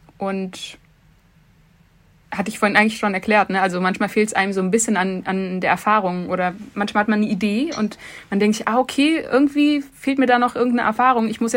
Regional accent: Frankfurt, Hesse, Germany; meine Heimatstadt, Frankfurt. Ganz, ganz viel Liebe für diese Stadt, natürlich dort aufgewachsen, geboren.

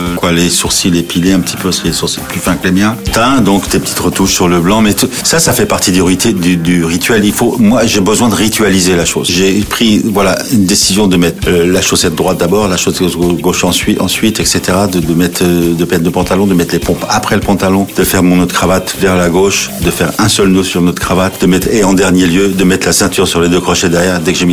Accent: France; Parce que je venais de France, c'est tout, tout simplement.

